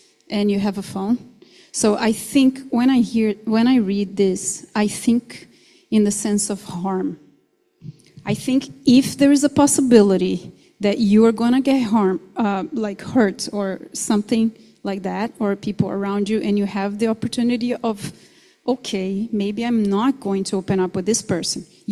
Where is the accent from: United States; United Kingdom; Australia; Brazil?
Brazil; So I'm from Brazil.